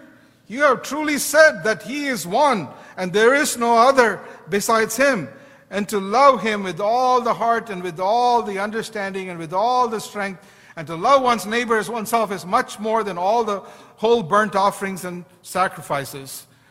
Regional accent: India; I grew up in India where there's all kinds of gods.

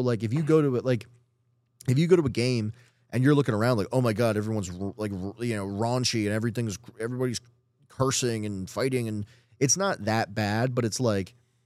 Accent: Norristown, Pennsylvania, United States; growing up in Norristown is not obviously Philadelphia.

